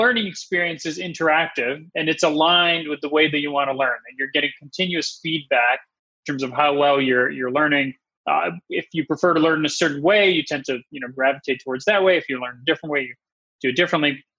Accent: Canada; also born or lived in Russia; Well, originally from Russia. I was born in Russia, but I went most of my schooling. It was in Canada.

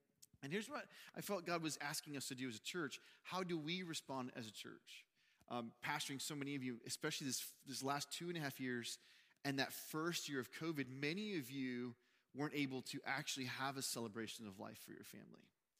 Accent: Uvalde, Texas, United States; I talked about my upbringing and my hometown and the school I went to. And then that Tuesday was the shooting in Uvalde at my old elementary school, Robb Elementary.

